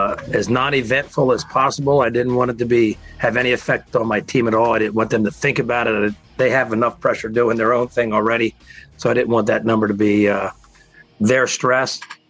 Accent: New Jersey, United States; I played high school sports at Williamstown High School. I've coached in the area.

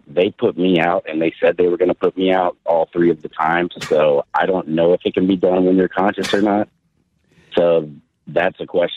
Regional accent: Manassas, Virginia, United States; I'm from Manassas.

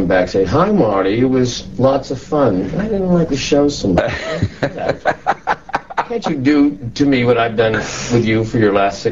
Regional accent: Canada; I'm Canadian

